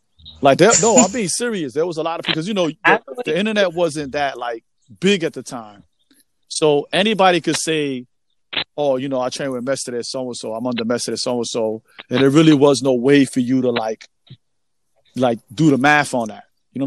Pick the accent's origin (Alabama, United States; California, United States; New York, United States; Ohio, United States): New York, United States; New York City; Growing up in New York City, we did salsa, merengue, bachata.